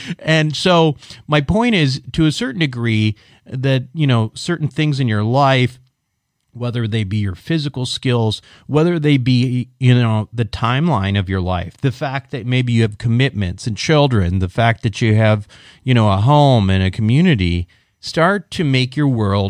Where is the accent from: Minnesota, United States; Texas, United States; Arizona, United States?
Minnesota, United States; Minneapolis; I'm from the Minneapolis suburbs.